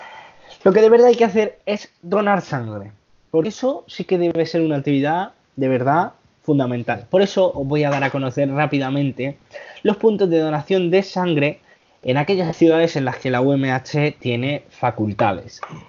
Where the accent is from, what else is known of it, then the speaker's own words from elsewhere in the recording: Villena, Valencian Community, Spain; Y en Villena, por ejemplo, en mi tierra